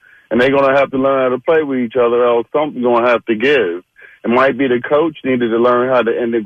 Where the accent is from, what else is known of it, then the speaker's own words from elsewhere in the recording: Philadelphia, Pennsylvania, United States; now in Las Vegas, United States; I'm actually born and raised in Philadelphia, but I live in Las Vegas. I'm a true Philadelphia Everything fan.